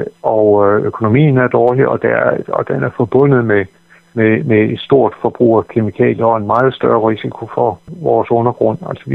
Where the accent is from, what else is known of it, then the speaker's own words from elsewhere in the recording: North Denmark Region, Denmark; now in Hundested, Denmark; Og nu er jeg selv fra Vendsyssel oprindelig, men bor i dag i Hundested